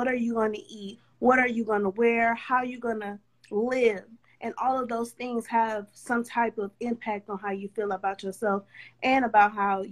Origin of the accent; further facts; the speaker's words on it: Milwaukee, Wisconsin, United States; I was born in Milwaukee, Wisconsin, which is one of the segregated cities in the whole United States.